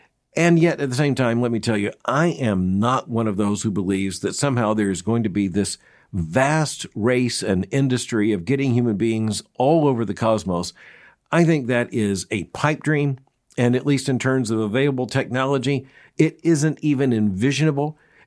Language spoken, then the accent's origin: English; Florida, United States; It was very much during the space race, and I was growing up in Florida.